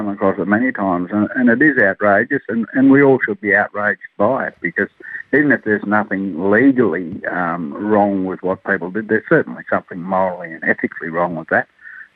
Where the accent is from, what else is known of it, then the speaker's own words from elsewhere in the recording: Brewarrina, New South Wales, Australia; And, I'm from Brewarrina, and I'm intimately aware of some of those issues and concerns that we have.